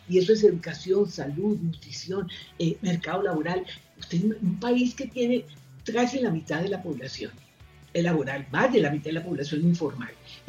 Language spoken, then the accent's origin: Spanish; Caribbean Region, Colombia; Mire, yo soy costeña.